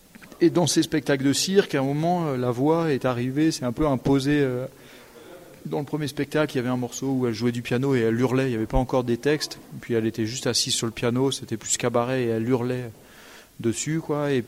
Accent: Vaour, Occitanie, France; On vient du Tarn, on vient de Vaourde, un petit village dans le Tarn.

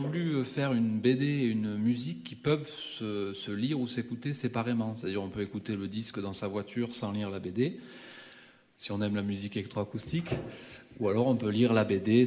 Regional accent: Sainte-Enimie, Occitanie, France; moi je suis originaire de Saint-Enimie

